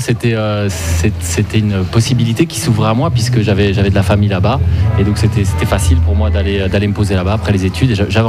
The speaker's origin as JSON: {"language": "French", "country": "Belgium", "lives_now": "Paris, France", "said": "j'ai aussi un passeport suisse. Donc, je suis belge et suisse."}